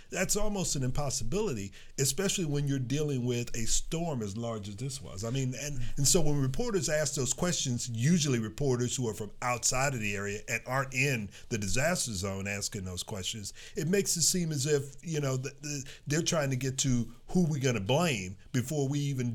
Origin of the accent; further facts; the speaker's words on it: Houston, Texas, United States; Houston's my hometown, yeah. And I have family there.